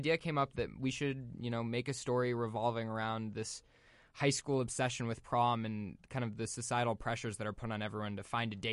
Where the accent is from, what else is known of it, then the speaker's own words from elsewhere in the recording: Los Angeles, California, United States; So we're from Los Angeles, and we have a great film program at our school.